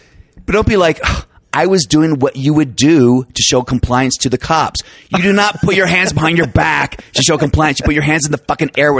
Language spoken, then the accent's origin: English; the South, United States; Well, I'm from the South. I can say, hey, y'all